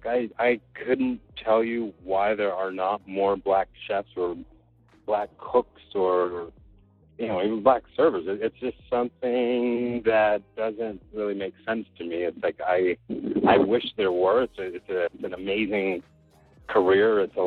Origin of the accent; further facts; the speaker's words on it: Costa Rica; my mother was born and raised in Costa Rica, and I actually grew up there for a bunch of years myself.